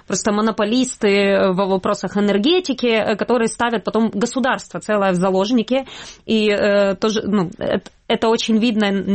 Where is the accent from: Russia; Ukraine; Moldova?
Ukraine; Crimea; я, как человек из Крыма родом